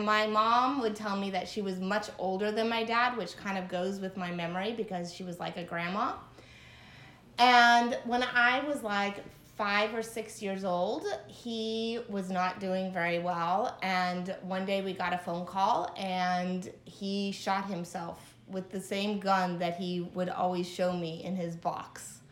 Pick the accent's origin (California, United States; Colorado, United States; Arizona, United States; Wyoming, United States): California, United States; Santa Clara; And for the first 5 years of my life, I grew up in the Bay Area around Santa Clara.